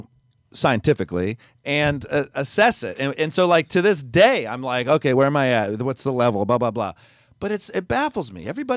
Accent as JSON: {"language": "English", "country": "United States", "said": "And as an American, they immediately would make fun of you."}